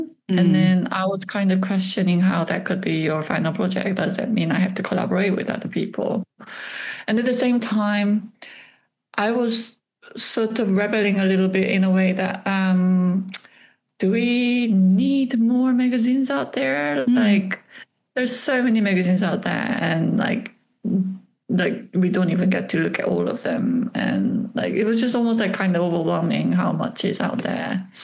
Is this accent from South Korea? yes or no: yes; South Korea; English is a second language; moved away as an adult; now in London, United Kingdom; So I came to London from Korea to be a study abroad student. So just for studying English, basically.